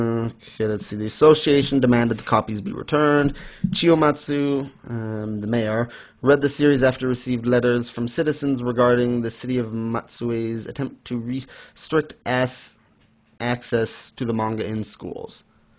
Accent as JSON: {"language": "English", "country": "United States", "tie": "born there", "said": "yeah, I was born in the USA, but I've barely even lived in this country."}